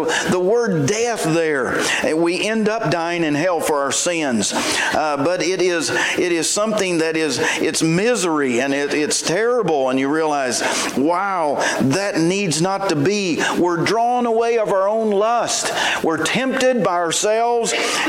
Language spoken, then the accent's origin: English; West Virginia, United States; I saw my great-grandma do a lot of fishing growing up in West Virginia.